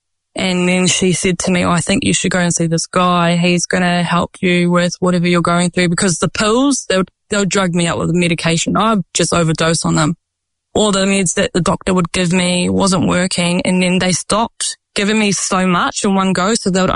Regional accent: Tauranga, Bay of Plenty, New Zealand; I grew up in Tauranga. So I lived quite central when I was in SIFS.

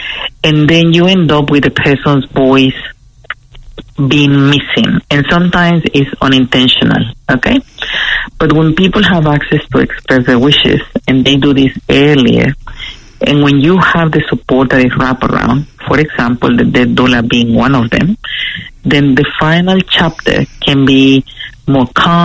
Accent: Mexico; So I am originally from Mexico

